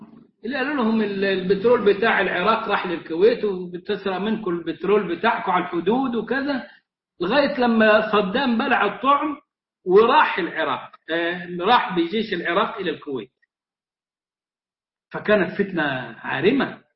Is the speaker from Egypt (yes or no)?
yes; Egypt; احنا كمصريين